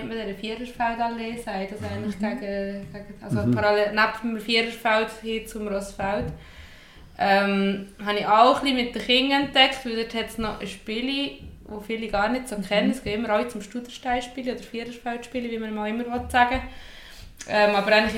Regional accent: Solothurn, Switzerland; wenn ich zum Beispiel zurückziehe nach Solothurn, wo ich herkomme

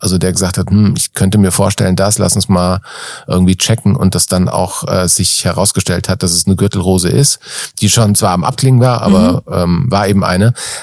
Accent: Frankfurt, Hesse, Germany; Und ich komme aus Frankfurt. Das ist eigentlich sowas wie meine Hometown.

